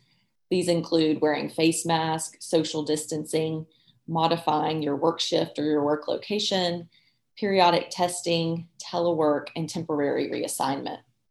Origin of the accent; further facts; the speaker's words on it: Arkansas, United States; including my home state of Arkansas.